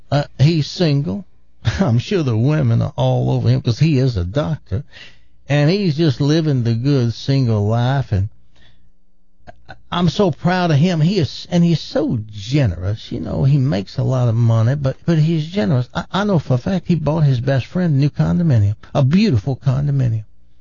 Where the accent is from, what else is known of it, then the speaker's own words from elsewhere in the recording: the South, United States; I'm from the South, so I can do this joke, and I'm very familiar with Southern women.